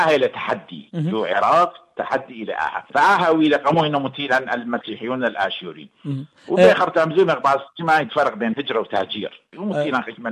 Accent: Syria; أنا من سوريا

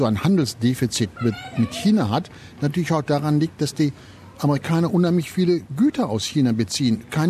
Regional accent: Australia; Wir als Australier sitzen da zwischen allen Stühlen, muss ich sagen.

